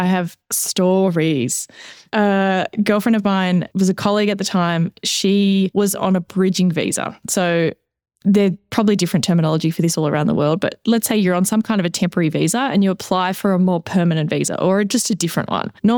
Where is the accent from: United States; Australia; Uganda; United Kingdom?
Australia; now in Canada; But I am also an Australian currently in Canada